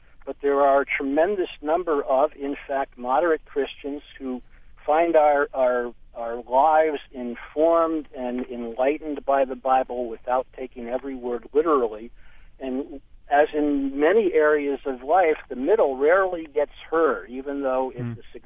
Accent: East Coast, United States; I grew up on the East Coast. I'm in my late 50s.

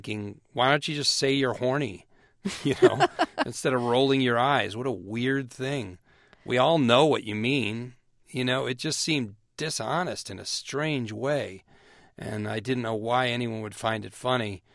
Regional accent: Naperville, Illinois, United States; Well, I am from Naperville, Illinois, and from a family of seven kids, and they're a funny group of people.

